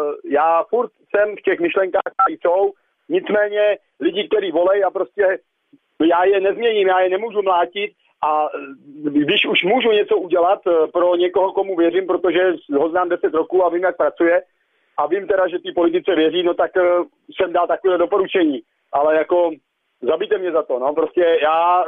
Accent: Pardubice, Pardubice Region, Czechia; To znamená, že chci říct, že tam třeba u nás v Pardubicích jsou kauzy, které jsou dneška nevyřešené

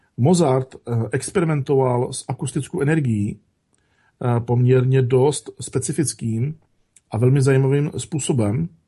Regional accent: Ostrava, Moravian-Silesian Region, Czechia; já jsem také z Ostravy

